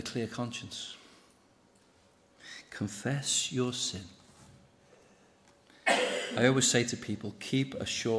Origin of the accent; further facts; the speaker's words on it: United Kingdom; We're very British.